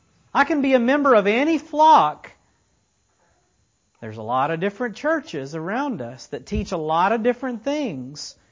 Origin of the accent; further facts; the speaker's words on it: Tulsa, Oklahoma, United States; We're all from Tulsa, Oklahoma.